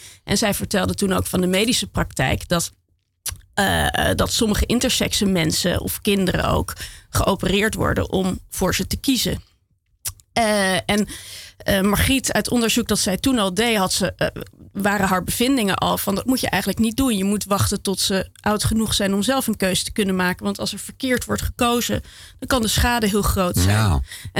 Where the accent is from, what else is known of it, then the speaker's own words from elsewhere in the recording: Amsterdam, North Holland, Netherlands; ik kom uit Amsterdam.